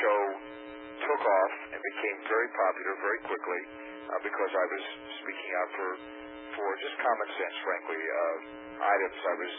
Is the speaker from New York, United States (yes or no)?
no; Indianapolis, Indiana, United States; moved away as an adult; now in Cincinnati, United States; I was born and raised in Indianapolis, but left here in 1969, moved to Cincinnati because of a business opportunity there, and frankly, because things didn't go well for me here.